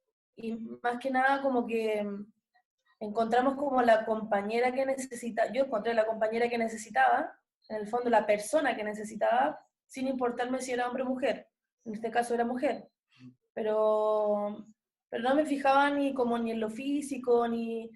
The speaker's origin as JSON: {"language": "Spanish", "town": "Iquique", "region": "Tarapacá", "country": "Chile", "moved": "as an adult", "lives_now": "Santiago, Chile", "said": "Mi familia es de Iquique, yo me vine a estudiar de Iquique a Santiago."}